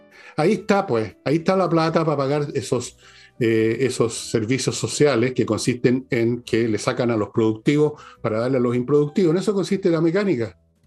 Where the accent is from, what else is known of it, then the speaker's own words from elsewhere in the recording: Chile; con muchos esfuerzos de muchos años, como tantos chilenos, junté plata para tener un pie